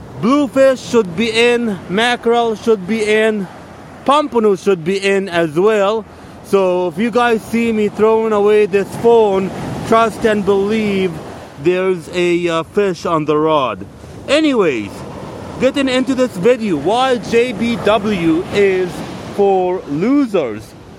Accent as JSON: {"language": "English", "country": "Egypt", "said": "Now, I don't come from Guatemala. I come from Egypt. So I know what's going on in Egypt."}